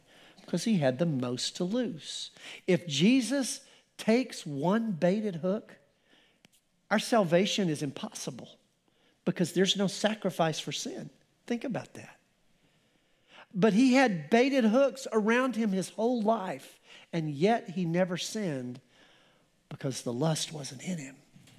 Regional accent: Colorado, United States; We grew up fishing up in Colorado, and we didn't have enough money to fly fish, so we just stream fish.

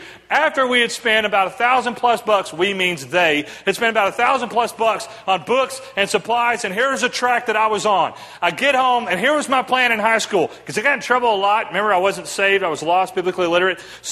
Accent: Irving, Texas, United States; I grew up in Irving, Texas, right between Dallas-Fort Worth. I grew up a city kid

